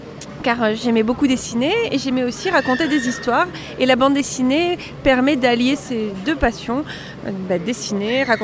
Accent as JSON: {"language": "French", "region": "Île-de-France", "country": "France", "said": "Je suis originaire de région parisienne."}